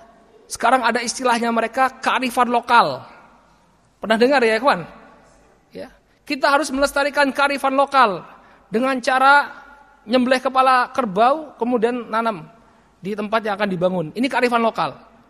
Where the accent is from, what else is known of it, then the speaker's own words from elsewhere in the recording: Jakarta, Indonesia; Di Jakarta, saya kan dari Jakarta nih.